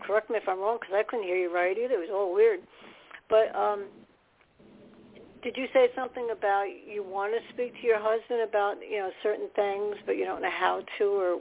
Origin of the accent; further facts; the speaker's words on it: New York, United States; born there; I was born in New York, so we'd go over there.